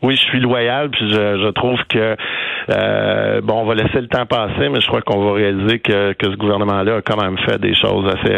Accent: Montreal, Quebec, Canada; Regardez, je suis Montréalais, je suis né à Montréal, à Montréal, je travaille, puis je vis là.

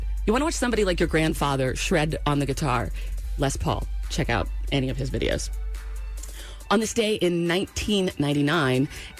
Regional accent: New England, United States; You know, I grew up in New England, right?

